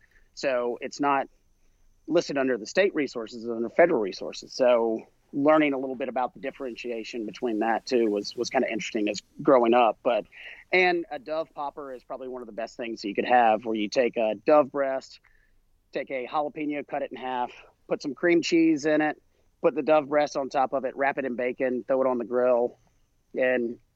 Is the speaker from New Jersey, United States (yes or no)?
no; South Carolina, United States; I grew up in South Carolina.